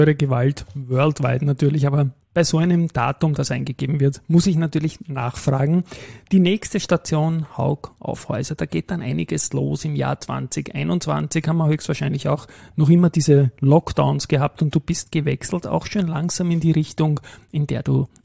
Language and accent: German; Vienna, Austria; da sind wir stolz als Wiener